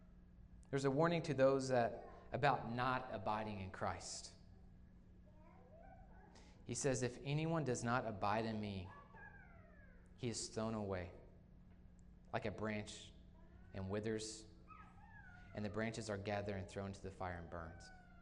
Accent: United States; Like, I'm an American. You know, I'm America.

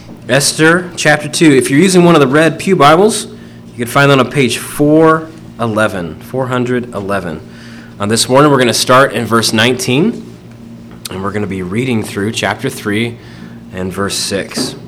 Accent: the South, United States; It's just I grew up in the South at the heyday of the Atlanta Braves, and that's what I wanted to do.

